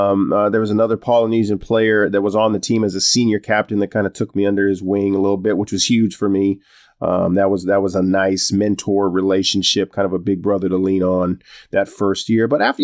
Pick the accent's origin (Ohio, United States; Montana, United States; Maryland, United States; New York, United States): Montana, United States; moved away; And so it and eventually became, this is home, even though I'm from Montana.